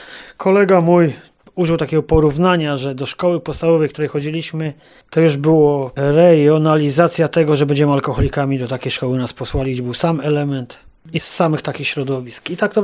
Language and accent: Polish; Lower Silesian Voivodeship, Poland; Jestem z Dolnego Śląska, pochodzę z małej miejscowości Podwrocławia.